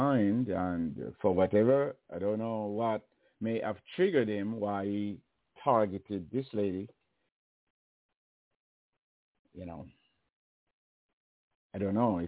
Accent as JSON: {"language": "English", "country": "Jamaica", "tie": "born or raised there", "said": "I saw very little violence between people where I grew up in Jamaica."}